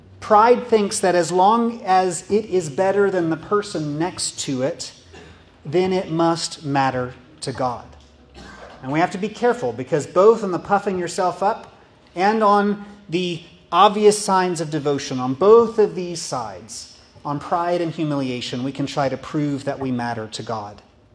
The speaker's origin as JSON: {"language": "English", "town": "Tomball", "region": "Texas", "country": "United States", "tie": "born or raised there", "said": "And, you know, growing up in Tomball, Texas, I might have heard something like this."}